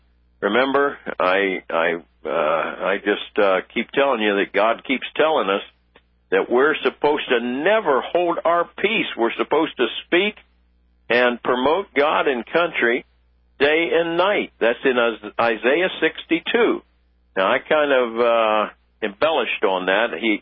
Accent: Ireland; I'm an Irishman myself, and I get enjoyment out of Irish jokes.

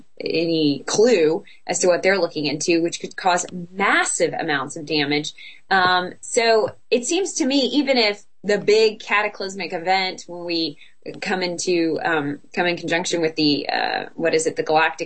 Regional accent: Atlanta, Georgia, United States; now in Austin, United States; Atlanta, which is more or less my hometown, although I've just recently moved to Austin, Texas

